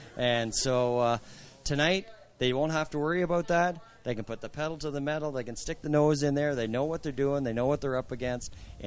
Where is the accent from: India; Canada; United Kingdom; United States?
Canada; Gownstown, Ontario; 1,000 yards from where I grew up in Gownstown, Ontario. So I know